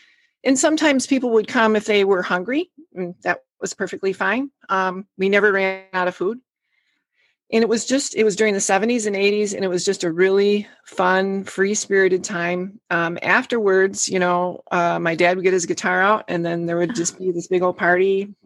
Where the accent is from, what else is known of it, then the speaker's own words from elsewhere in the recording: Wisconsin, United States; now in Michigan, United States; Well, I'm originally from Wisconsin, and currently I live in Michigan with my family.